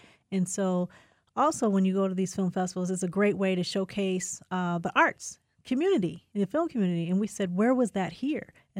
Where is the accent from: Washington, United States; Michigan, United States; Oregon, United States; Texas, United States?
Michigan, United States; Inkster; telling my story that I'm from Inkster is always like a highlight also